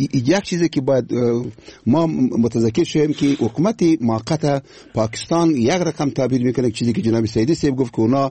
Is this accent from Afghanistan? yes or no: yes; Afghanistan